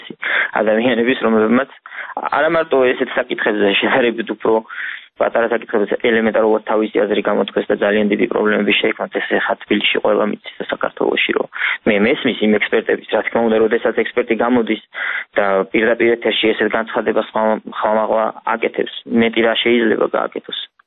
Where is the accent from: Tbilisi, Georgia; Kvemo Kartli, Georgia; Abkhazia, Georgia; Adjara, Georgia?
Kvemo Kartli, Georgia; Rustavi; მე რუსთავოზე გავიზარდე, რუსთავოზე ვცხოვრობ